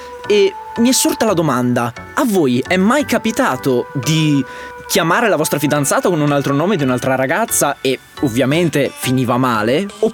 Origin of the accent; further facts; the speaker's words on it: Veneto, Italy; ho 18 anni, vengo dalla provincia di Verona